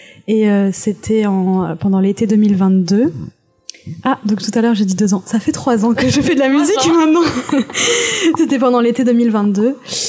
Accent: France; J'ai 27 ans. Je suis française. Je m'identifie comme personne bisexuelle. Je suis blanche.

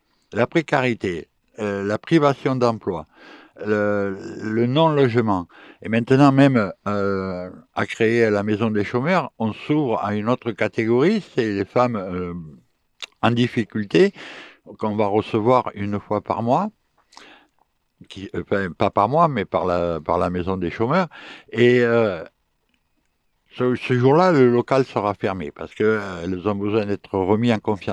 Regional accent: Corsica, France; Je ferai mon devoir d'électeur en tant que Corse

